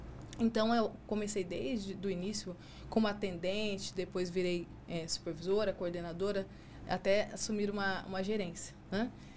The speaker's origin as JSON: {"language": "Portuguese", "town": "São José dos Campos", "region": "São Paulo", "country": "Brazil", "tie": "born or raised there", "said": "Nasci em São José dos Campos."}